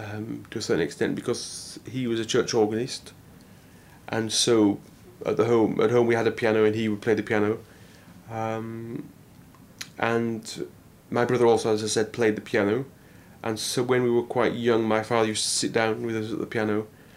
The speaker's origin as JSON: {"language": "English", "region": "England", "country": "United Kingdom", "tie": "born or raised there", "said": "about 11 or 12, I started going to symphonic concerts in my hometown"}